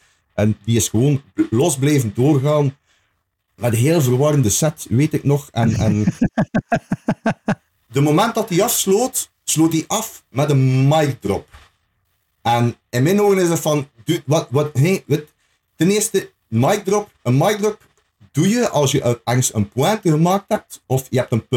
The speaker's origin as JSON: {"language": "Dutch", "region": "West Flanders", "country": "Belgium", "said": "ik ben zelf West-Vlaming. En West-Vlaanderen, dat is een beetje het Friesland van België. Weet wel, wij hebben ons eigen taaltje, we hebben ons dialect"}